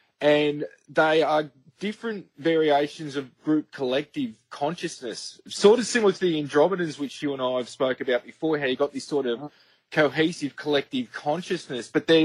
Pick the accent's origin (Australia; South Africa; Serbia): Australia; Albury, New South Wales; I'm back in Albury at the moment, just calling through my hometown